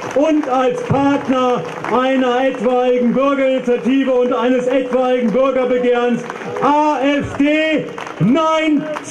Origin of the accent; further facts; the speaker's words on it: Germany; wenn wir als Deutsche, und wir haben eine besondere Aufgabe